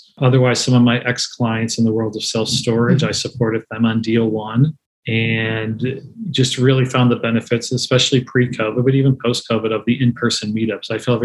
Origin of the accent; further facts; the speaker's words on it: Scranton, Pennsylvania, United States; I grew up in Scranton, Pennsylvania. It's a blue collar sort of town. You go to work, you pay your taxes.